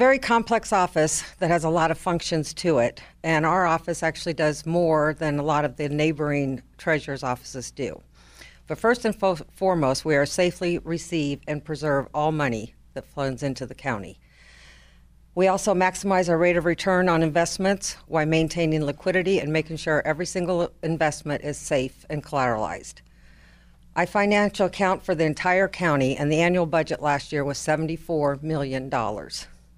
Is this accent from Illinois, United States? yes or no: yes; Abington, Illinois, United States; also born or lived in Galesburg, United States; I was born in Galesburg at Cottage Hospital. But anyway, I grew up on a farm outside of Abington. I went to Abington High School